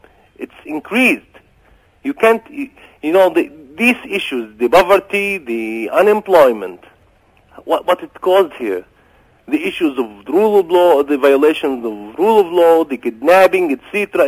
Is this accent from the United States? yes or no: no; Palestine; I'm a Palestinian from Palestine. Palestine, which is West Bank, Gaza Strip, Jerusalem.